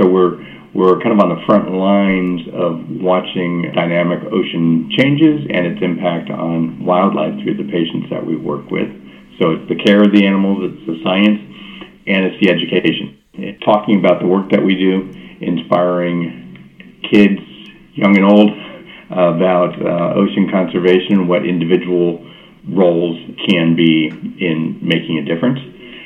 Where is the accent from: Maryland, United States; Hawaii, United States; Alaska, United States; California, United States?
California, United States; also born or lived in Midwest; I grew up here in the Bay Area, volunteered at this organization when it had a different name many, many years ago.